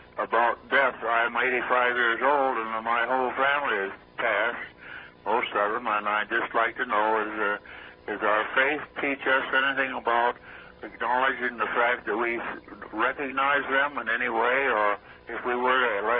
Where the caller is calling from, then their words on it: Homewood, Illinois, United States; I'm from Homewood, Illinois, in the Chicago diocese.